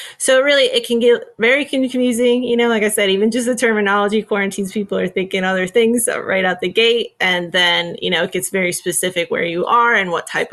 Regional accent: Pennsylvania, United States; I'm from Pennsylvania.

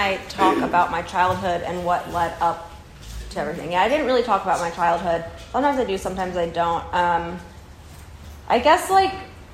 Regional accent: Los Angeles, California, United States; and really growing up in Los Angeles especially, thought that, like, that is what would make me happy.

